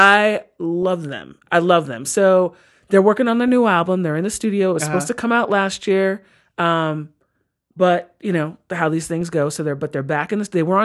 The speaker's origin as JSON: {"language": "English", "region": "New York", "country": "United States", "tie": "born or raised there", "said": "growing up in New York, we had Z100 back then."}